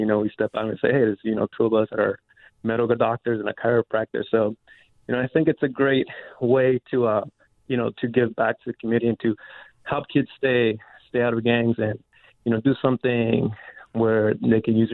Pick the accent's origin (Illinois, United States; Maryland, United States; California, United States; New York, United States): California, United States; Los Angeles; I grew up in East Los Angeles cruising on Whittier Boulevard.